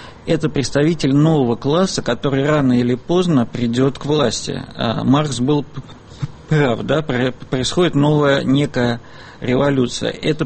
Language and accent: Russian; Moscow, Russia; как москвич